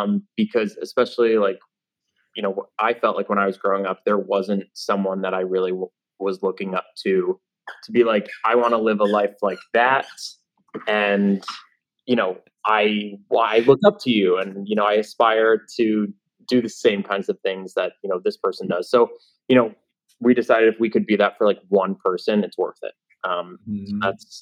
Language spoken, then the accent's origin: English; New Jersey, United States; So I grew up in New Jersey, so a bit different than Taylor. I was like always close to New York City.